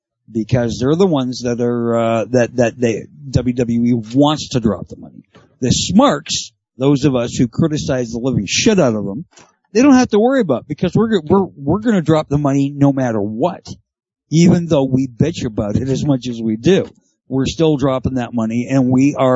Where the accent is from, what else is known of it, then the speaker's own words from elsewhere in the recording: Calgary, Alberta, Canada; please don't call me on being Canadian and from Calgary and shit like this for referencing this.